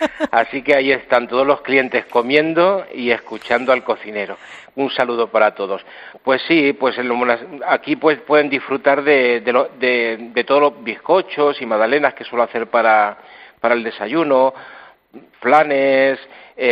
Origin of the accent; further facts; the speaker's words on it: Castilla-La Mancha, Spain; Bueno, como manchego que soy, disfruto mucho haciendo pisto